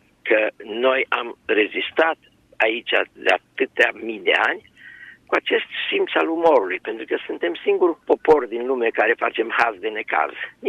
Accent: Romania; now in New Jersey, United States; sunt director la o filarmonică aici în New Jersey, nu știu, dar am crescut în România.

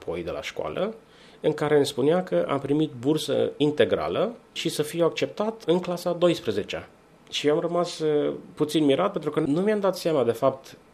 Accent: Timișoara, Timiș County, Romania; born there; M-am născut în Timișoara în anul 1980, numai ca să spun istoric vorbind să știm când, și sunt cel mai mic într-o familie de 10 copii, cel mai tânăr.

